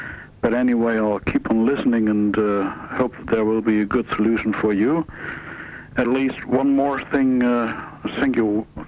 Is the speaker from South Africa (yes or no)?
no; Germany; English is a second language; now in The Hague, Netherlands; I'm calling from the Netherlands, from The Hague. Actually, I'm a German living since a few years in the Netherlands.